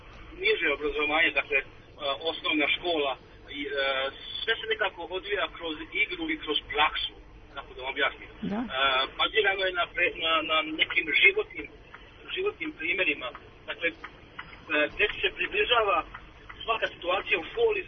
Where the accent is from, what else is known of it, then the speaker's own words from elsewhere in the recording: Novi Sad, Vojvodina, Serbia; moved away; Ja sam inače sam rodom iz Novog Sada, a trenutno živim i radim u vikendu.